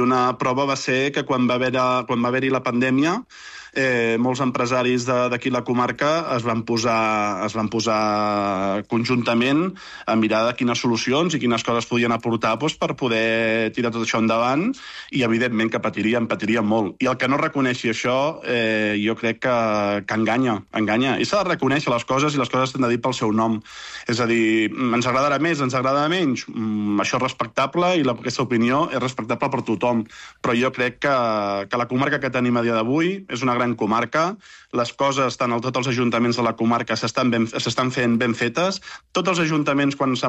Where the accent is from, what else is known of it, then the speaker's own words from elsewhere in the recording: Catalonia, Spain; moltes persones d'aquí, que som d'aquí, jo soc nascut aquí a la Cerdanya